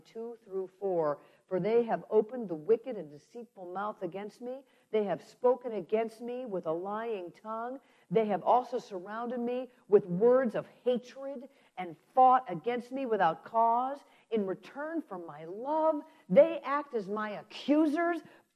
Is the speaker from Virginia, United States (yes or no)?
no; Chicago, Illinois, United States; I was raised in Chicago in the 1960s.